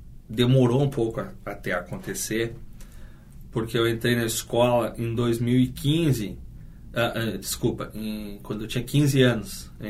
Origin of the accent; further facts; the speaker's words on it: Guaíba, Rio Grande do Sul, Brazil; Eu nasci em Guaíba, né? Tive a minha formação lá.